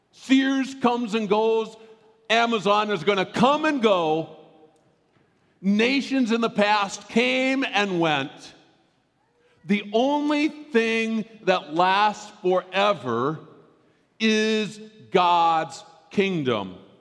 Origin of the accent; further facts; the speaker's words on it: Redwood Falls, Minnesota, United States; Last week or so, I've been thinking a lot about my hometown, Redwood Falls, Minnesota.